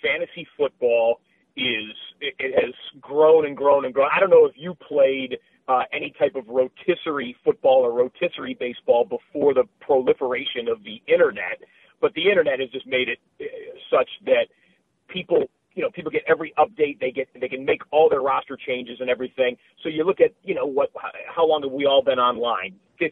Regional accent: United States; And we, as American sports fans, we feel like we all want to be know-it-alls

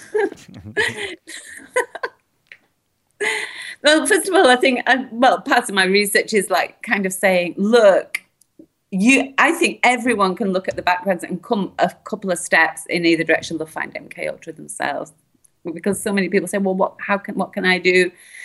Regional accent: Rochdale, North West England, United Kingdom; I mean, I'm from Rochdale, and there's another MP, a mate of Jimmy Savile's, who's been found to have been a paedophile now, Cyril Smith, who was called Rochdale. So there's a kind of connection with my hometown and Jimmy Savile

